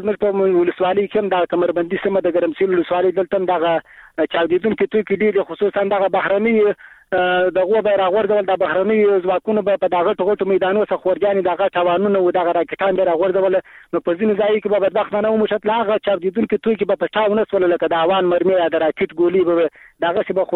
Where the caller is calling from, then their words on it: Helmand, Afghanistan; تل د هلمند ته